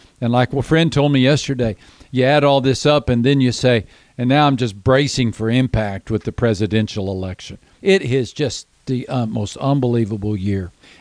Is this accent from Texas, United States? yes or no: yes; Texas, United States; I grew up in Texas, and rodeos were a big deal, so he'd take us to rodeos.